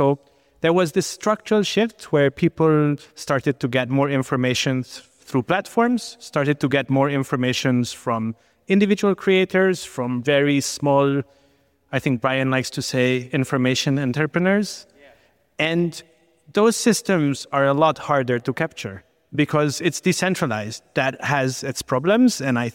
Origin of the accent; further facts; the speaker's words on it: Hungary; So yeah, I'm from Hungary, as you may know.